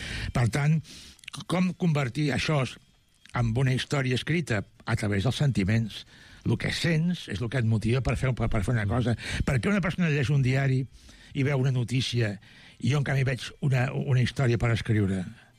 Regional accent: Catalonia, Spain; soc català i espanyol i vinc aquí

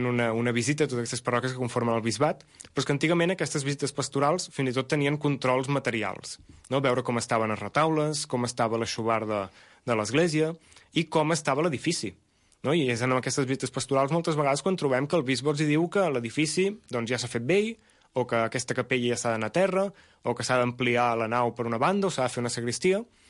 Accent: Malgrat de Mar, Catalonia, Spain; pobles grans, com Malgrat mateix, d'on soc jo

